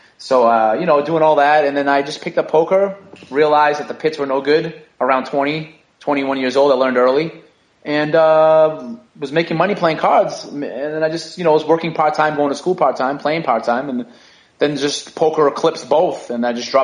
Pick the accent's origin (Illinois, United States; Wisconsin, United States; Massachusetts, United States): Massachusetts, United States; Brockton; I was born and raised in Brockton, Massachusetts. It's like a pretty nitty-gritty, city. It's got about 120,000 people south of Boston